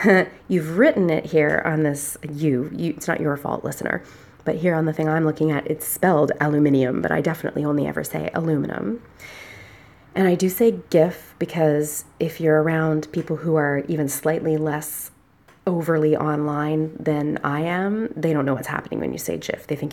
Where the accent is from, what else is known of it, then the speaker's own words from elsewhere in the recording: Canada; I already said that. I'm Canadian, which plenty of you can probably already tell.